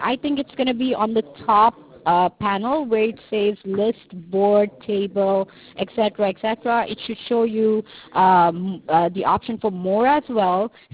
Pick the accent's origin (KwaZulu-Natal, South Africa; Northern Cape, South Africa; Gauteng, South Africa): KwaZulu-Natal, South Africa; Durban; I'm from Durban, KwaZulu-Natal, in South Africa. That's where I lived, Old Port City. So that's where I grew up. I was born there